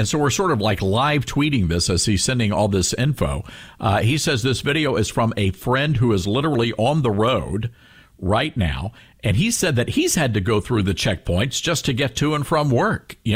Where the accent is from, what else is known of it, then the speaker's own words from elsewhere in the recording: Memphis, Tennessee, United States; if this had happened back in my hometown of Memphis, Tennessee